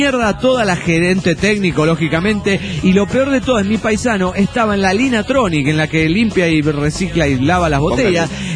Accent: Cochabamba, Bolivia; de Cochabamba, Bolivia.

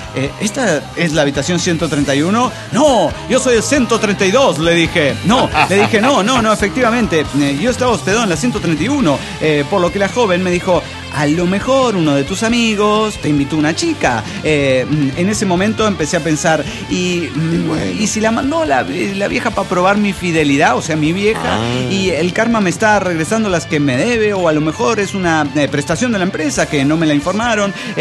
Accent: Guadalajara, Jalisco, Mexico; now in Aguascalientes, Mexico; Yo soy originario de Guadalajara y hace un par de años tuve una propuesta de trabajo que me hizo moverme hacia Aguascalientes.

